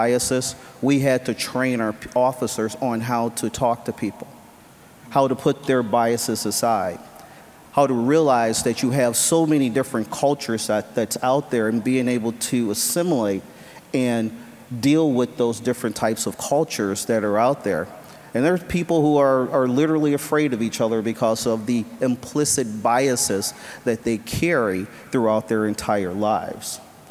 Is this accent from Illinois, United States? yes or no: yes; Chicago, Illinois, United States; and I'm originally from Chicago, so I'm glad to say I got a brother from Chicago.